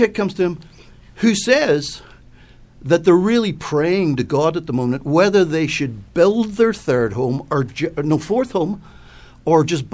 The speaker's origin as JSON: {"language": "English", "town": "Belfast", "region": "Northern Ireland", "country": "United Kingdom", "tie": "born or raised there", "said": "I was about 16 and I had never heard Irish music. I grew up in Belfast. Never."}